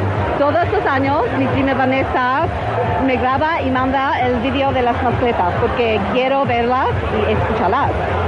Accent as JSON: {"language": "Spanish", "town": "Sydney", "region": "New South Wales", "country": "Australia", "second_language": "Spanish", "said": "Sí, de Sydney."}